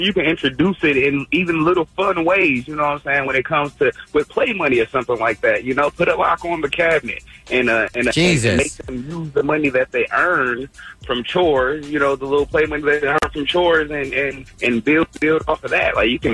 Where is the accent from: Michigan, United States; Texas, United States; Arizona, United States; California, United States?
Michigan, United States; Basically, growing up in Michigan, I've actually came across a lot of foreign families being close to Dearborn, man, and they got it right.